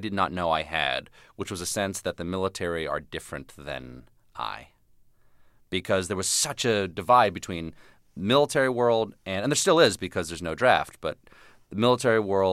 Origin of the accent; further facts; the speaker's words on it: the South, United States; I never growing up in the South